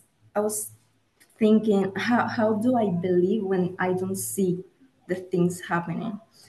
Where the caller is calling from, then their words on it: Lima, Peru; I'm calling from Peru, Lima, Peru.